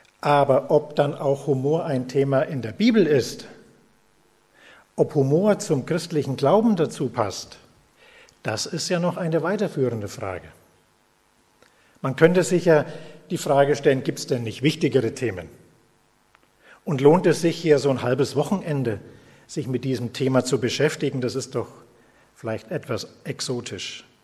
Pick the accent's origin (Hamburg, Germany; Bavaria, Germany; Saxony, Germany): Bavaria, Germany; Bayreuth; Ich komme aus Bayreuth, wie man mir vielleicht noch anhört